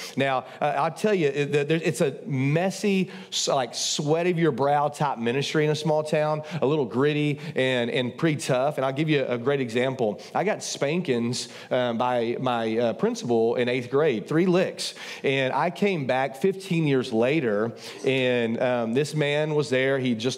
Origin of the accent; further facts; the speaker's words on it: Brady, United States; I planted a church in my hometown in 2014 in Brady.